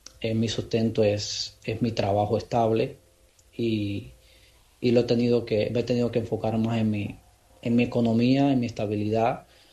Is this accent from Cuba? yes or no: yes; Holguín, Cuba; Lógicamente, como todo cubano, extraño mi tierra, extraño mi holguín